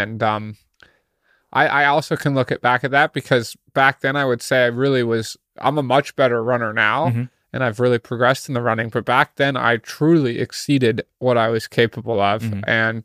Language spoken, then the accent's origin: English; United States; we have to remember I'm American, so it's a 9-hour time change. So it's 3:10 in the morning back home.